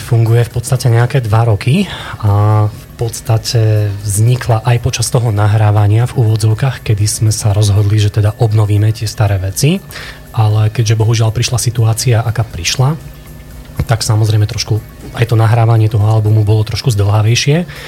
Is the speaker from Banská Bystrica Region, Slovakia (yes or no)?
no; Michalovce, Košice Region, Slovakia; Videoklip sa natáčal u nás v Michalovciach v kultúrnom stredisku